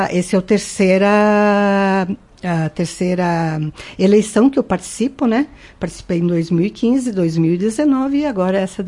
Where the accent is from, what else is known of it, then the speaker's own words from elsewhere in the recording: Marau, Rio Grande do Sul, Brazil; born there; Eu nasci em Marau, na verdade, eu aqui na Avenida Barão do Rio Branco, inclusive a casa que eu nasci ainda está lá de pé